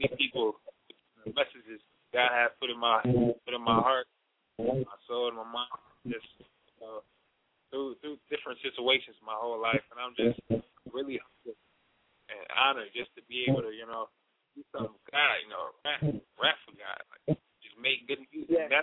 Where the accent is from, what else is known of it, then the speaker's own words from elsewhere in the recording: Akron, Ohio, United States; I'm from Akron, Ohio.